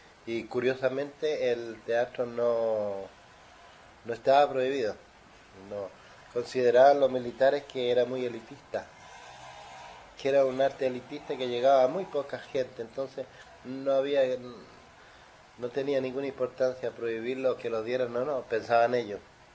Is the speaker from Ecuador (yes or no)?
no; Chile; soy chileno